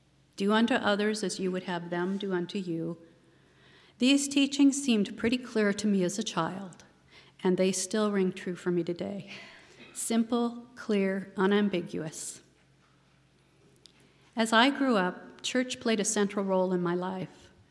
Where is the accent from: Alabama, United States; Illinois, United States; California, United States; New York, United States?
California, United States; San Francisco; now in New England, United States; I was born the youngest of my three sisters, and San Francisco was my hometown. During my growing up years, the only place I lived for the first 23 years of my life were within 50 miles of San Francisco.